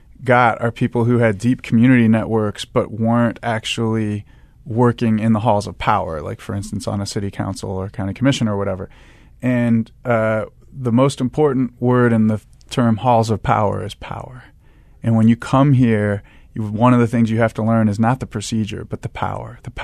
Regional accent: Cleveland, Ohio, United States; moved away; The Browns ruined my childhood multiple times, three times

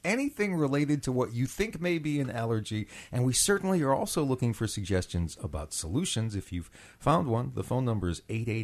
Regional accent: Midwest, United States; I grew up in the Midwest, way out in the country with farm animals, tractors, and baling hay and straw during the summer.

